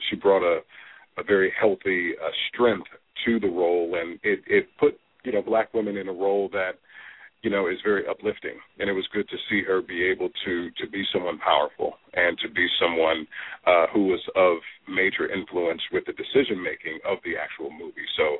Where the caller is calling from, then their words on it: Washington, District of Columbia, United States; I'm actually calling from Washington, D.C.